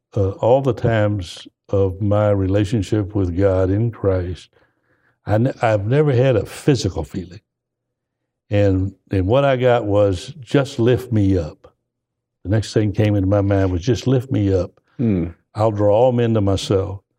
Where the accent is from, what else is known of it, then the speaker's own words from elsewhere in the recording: Dallas, Texas, United States; well, I'm from Dallas, Texas, and we've been over, we prayed before we came